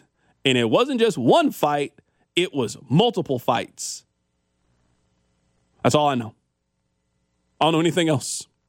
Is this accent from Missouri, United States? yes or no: yes; Kansas City, Missouri, United States; I grew up in Kansas City. I've never been to an NHL game before.